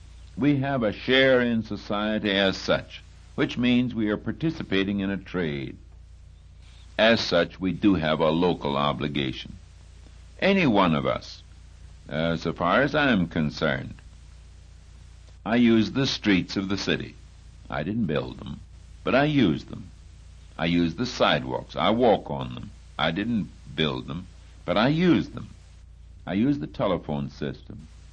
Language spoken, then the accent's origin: English; Canada; it happens in my own case that I was born and reared in Canada, and I grew to manhood and lived for a time as a Canadian citizen.